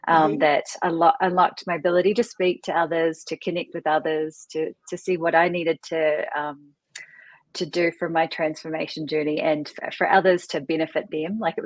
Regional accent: New Zealand; So I'm originally from New Zealand. If you've heard the term Kiwis

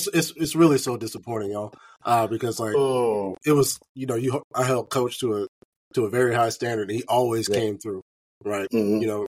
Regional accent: Alabama, United States; I'm from Alabama. You guys, like you guys know in the South

